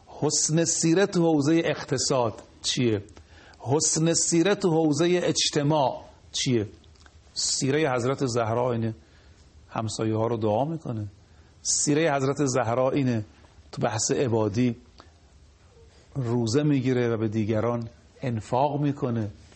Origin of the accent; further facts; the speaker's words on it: Qom, Iran; یادمونه مثلا در محله ما، من بچه قم هستم دیگه